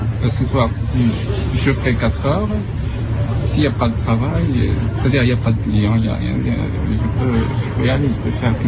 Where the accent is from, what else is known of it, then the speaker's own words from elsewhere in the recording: Morocco; Moi, je suis marocain.